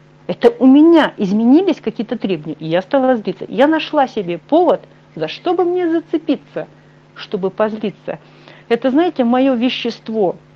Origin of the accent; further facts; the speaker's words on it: Saint Petersburg, Russia; Я сама из Питера, и я лежала в очень знаменитой больнице.